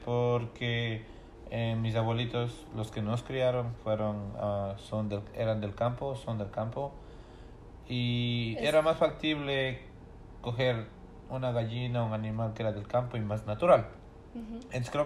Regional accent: Gualaceo, Azuay, Ecuador; moved away as an adult; Yo soy de nacionalidad ecuatoriana. La gran mayoría de mi juventud y de mi niñez crecí en Ecuador, Gualaceo, Ecuador, hasta los 19 años. Después de los 19 años ya vine para aquí hasta la actualidad.

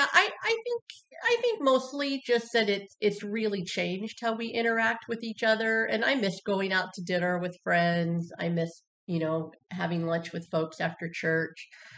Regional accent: Indiana, United States; I'm actually from Indiana, where we are right now. I grew up in the house that we are staying in at the moment.

